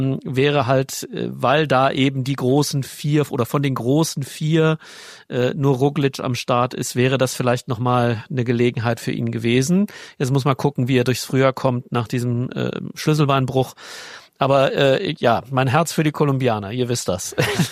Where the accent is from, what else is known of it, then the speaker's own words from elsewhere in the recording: Cologne, North Rhine-Westphalia, Germany; Ja, rund um Köln muss ich ja jetzt sagen, ne? Als Lokalmatador.